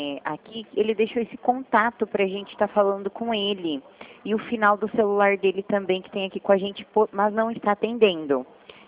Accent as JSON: {"language": "Portuguese", "town": "Limeira", "region": "São Paulo", "country": "Brazil", "said": "Não, eu sou de Limeira, tá?"}